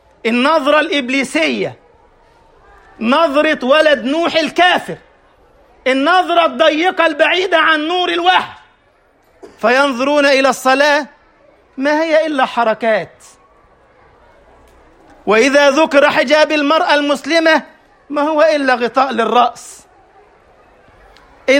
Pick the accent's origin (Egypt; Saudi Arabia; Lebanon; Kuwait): Egypt; ساقه إليها من بلدنا مصر